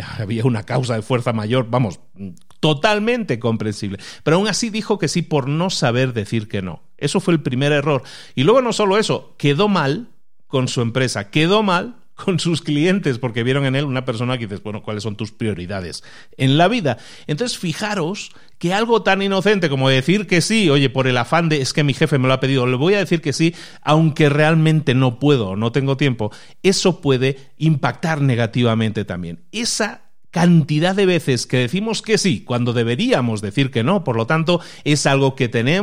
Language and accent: Spanish; Spain; now in Mexico; fijaros que soy español, pero llevo ya 15 años o más viviendo en México